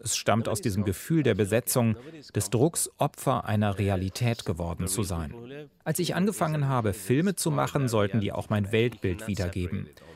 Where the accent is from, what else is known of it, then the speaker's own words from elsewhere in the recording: Israel; German is a second language; Ich bin Palästinenser. Ich bin in Israel aufgewachsen, spreche also auch gut Hebräisch. Ich bin in Tel Aviv zur Uni gegangen.